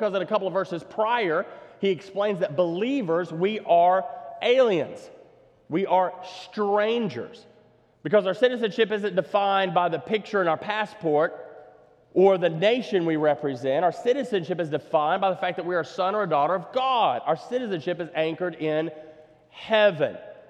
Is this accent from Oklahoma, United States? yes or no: yes; Ardmore, Oklahoma, United States; We grew up in Ardmore, Oklahoma, as I was just sharing with Dennis.